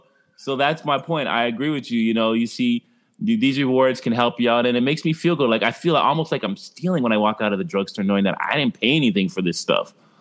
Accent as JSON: {"language": "English", "country": "Canada", "said": "Canadian."}